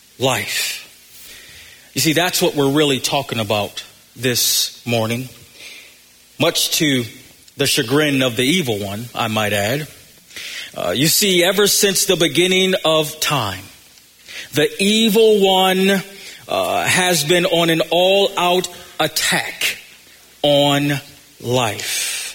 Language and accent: English; Buffalo, New York, United States; I'm tired of the cold, and I know some of y'all know that I grew up in Buffalo, and I'm tired of y'all saying, well, you ought to be used to the cold.